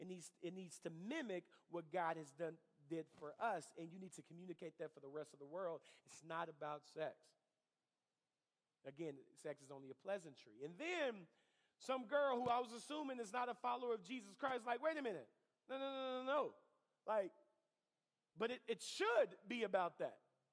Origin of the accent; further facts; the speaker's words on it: England, United Kingdom; now in United States; Whenever I became a U.S. citizen, I had to denounce the country that I'm from.